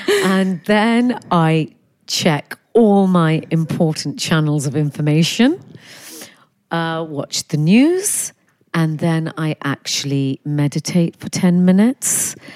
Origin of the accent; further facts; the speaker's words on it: England, United Kingdom; born there; also born or lived in India; So I'm Indian originally. Both my parents were born in India. I was born in England. And growing up, I spent time in India. I went to school there. I came back to London, and I have been all over the place since then. London is my base